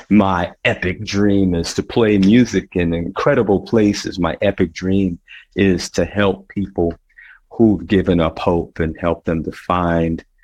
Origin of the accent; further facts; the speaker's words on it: Harrisburg, Pennsylvania, United States; also born or lived in London; I was born in London, and my early years, there's some moving around between Harrisburg and Baltimore and New York and all these kinds of things. So I finally settled back into Harrisburg and then came back into Philly